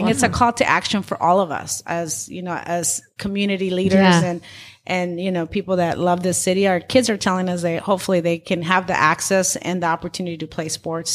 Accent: Mexico; because I know the language, I'm Latina, I'm from Mexico, you know, I was born there.

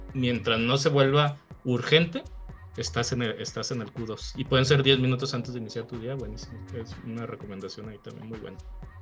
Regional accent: Guadalajara, Jalisco, Mexico; sobre todo los que somos tapatíos, que nos gusta

